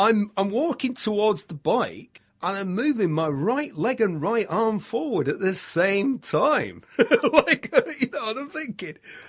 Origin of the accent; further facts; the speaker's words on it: Bury, North West England, United Kingdom; I'm from Bury. Mm-hmm. My dad worked in a paper mill. When you walked out of our house, it was like Coronation Street. You walked straight onto the street.